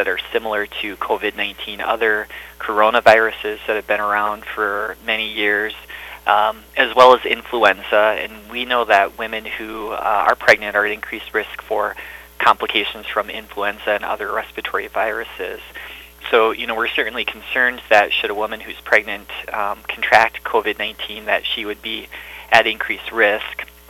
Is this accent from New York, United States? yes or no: no; Omaha, Nebraska, United States; moved away as an adult; now in Montevideo, United States; Well, I grew up in Omaha, Nebraska. I went to medical school in Nebraska at the University of Nebraska, and then did my residency there as well. And then following residency, I moved to Montevideo in 2001